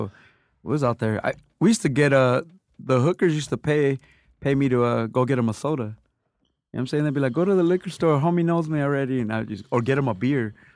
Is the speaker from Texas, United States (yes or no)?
no; Los Angeles, California, United States; But I really grew up, that's where I was born, but I really grew up in Mid-City on La Brea and Washington.